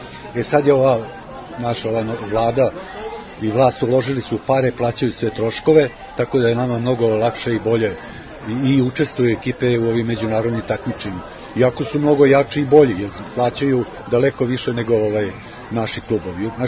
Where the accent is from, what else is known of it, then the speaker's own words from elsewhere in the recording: Subotica, Vojvodina, Serbia; now in Belgrade, Serbia; kad sam došao iz Subotice u Beograd 69.